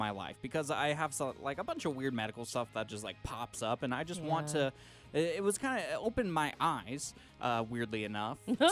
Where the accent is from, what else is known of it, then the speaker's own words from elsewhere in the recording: Washington, United States; because I'm from Washington State, which is the furthest from a Southern state.